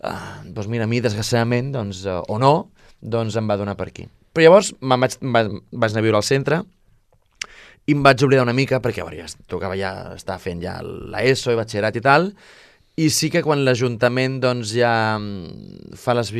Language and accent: Catalan; Marinals, Catalonia, Spain; jo de petit, jo vivia als Marinals, jo soc de Marinals, jo mai m'enamago, he viscut al centre. Però jo vaig néixer al 88, i del 88 al 96 vaig viure als Marinals.